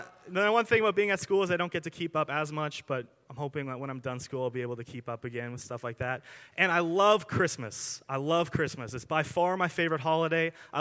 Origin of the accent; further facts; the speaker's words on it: Chilliwack, British Columbia, Canada; I grew up in Chilliwack, and so it's kind of like a farm town, but I'm not really from the farm part of it.